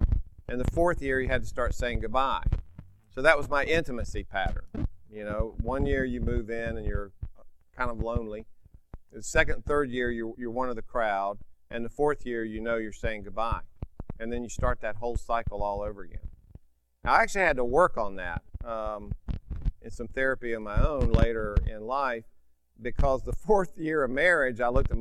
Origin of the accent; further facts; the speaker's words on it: North Carolina, United States; born there; I was born in July of 54. And in a little church in an obscure little town in eastern North Carolina